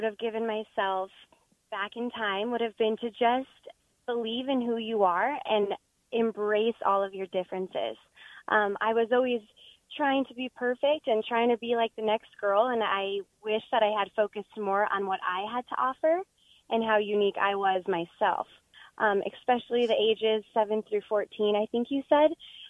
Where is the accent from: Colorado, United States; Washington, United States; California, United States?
Colorado, United States; Littleton; I was born and raised in Littleton, Colorado